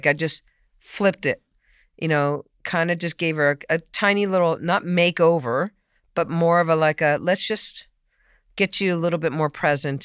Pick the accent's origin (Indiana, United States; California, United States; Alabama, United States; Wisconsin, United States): California, United States; San Diego; also born or lived in Boston; I grew up in San Diego. I was born in Boston, but I was only 1 year, 1 year old, and then I moved to San Diego.